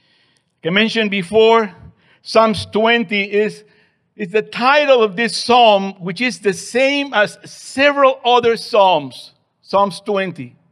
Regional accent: Lima, Peru; I am originally from Lima, Peru, and I'm here to give the resonancia, a Spanish resonance this evening.

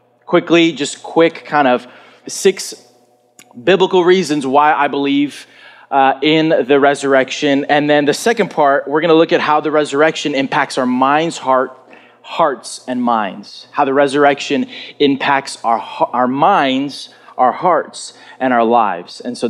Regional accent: United States; I'm American, right? We believe in Easter.

